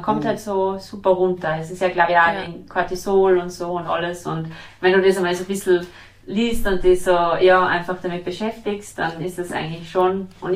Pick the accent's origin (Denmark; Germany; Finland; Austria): Austria; born there; wo ich jetzt herkomme, ich bin in Österreich geboren